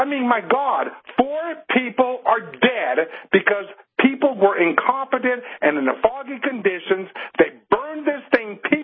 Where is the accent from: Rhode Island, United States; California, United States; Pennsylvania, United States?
California, United States; Los Angeles; now in Georgia, United States; I'm from Los Angeles, so I'm monitoring that very closely.